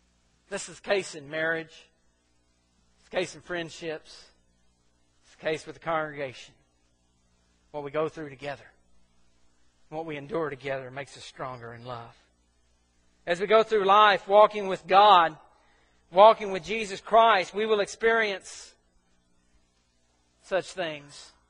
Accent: Corinth, Mississippi, United States; I grew up in Corinth, Mississippi. Crossroads for the two main railroads in the South.

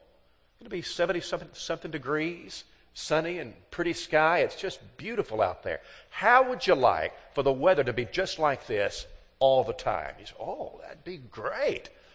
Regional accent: Alabama, United States; And I said, "I'm from Alabama."

